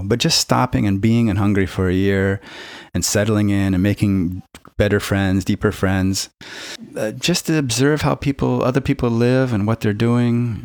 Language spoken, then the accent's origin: English; United States; It's, again, as an American, it's a very strange thing, I think.